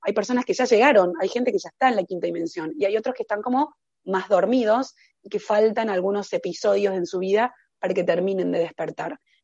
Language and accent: Spanish; Argentina; yo soy de Argentina, un país que vive siempre con crisis